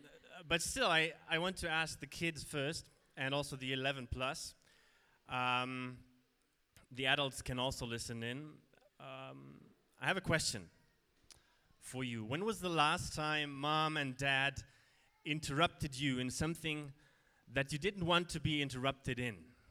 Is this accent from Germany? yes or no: yes; Germany; English is a second language; moved away as an adult; now in Malawi; It's a German name. We come from Germany, my wife and our three kids. We've been here since October 2017 in Malawi